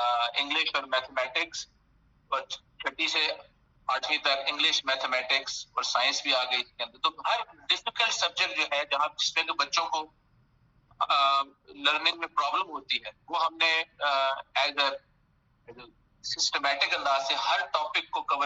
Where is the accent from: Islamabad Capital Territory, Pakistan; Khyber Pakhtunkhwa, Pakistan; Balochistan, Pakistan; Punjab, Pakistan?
Islamabad Capital Territory, Pakistan; Golra Sharif; also born or lived in United States; میں بھی اسلام آباد کا ہوں، بلکہ اسلام آباد میں ایک گاؤں ہے گولڈا شریف، میں وہاں کا رہنے والا تھا اوریجنلی۔